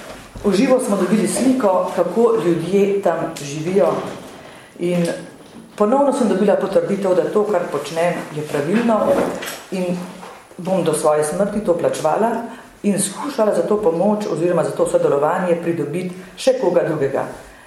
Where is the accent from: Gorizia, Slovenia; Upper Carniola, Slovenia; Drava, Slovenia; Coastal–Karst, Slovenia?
Upper Carniola, Slovenia; Zgornji Brnik; Prihajam iz Zgornjega Brnika